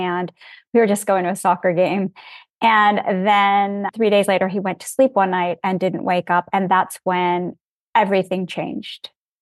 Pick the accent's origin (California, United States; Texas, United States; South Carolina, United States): California, United States; Los Angeles; Born and raised in Los Angeles, second generation.